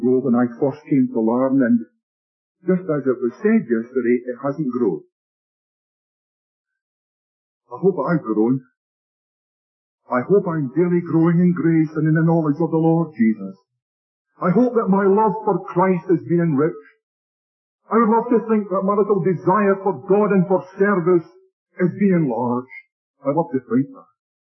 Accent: Glasgow, Scotland, United Kingdom; also born or lived in Fife; I was born in Fife in Scotland didn't prosper during the war years, and the whole thing went. Not a penny left. And so we moved to Glasgow to live. My father took up job. We spent the war years in Glasgow during the Blitz.

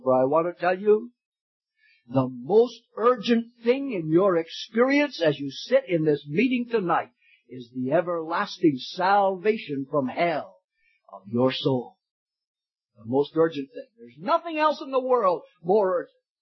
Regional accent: Niagara Falls, Ontario, Canada; When I was a boy, I was born and raised in Niagara Falls in Ontario.

